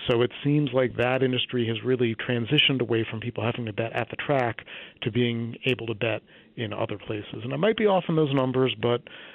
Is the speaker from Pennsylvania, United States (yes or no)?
no; Atlantic City, New Jersey, United States; I grew up in Atlantic City, and one of my earliest memories is watching them blow up the old hotels and build casinos there.